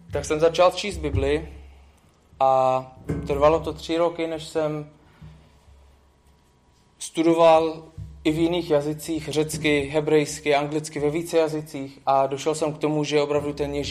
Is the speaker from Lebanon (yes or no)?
yes; Lebanon; now in Czechia; a pocházím z Libanonu.